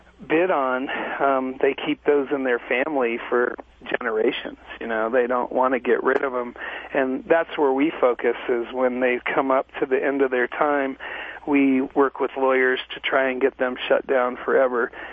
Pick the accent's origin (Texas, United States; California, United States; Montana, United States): Montana, United States; you know, I'm from Montana. I've lived here for the last 32 years.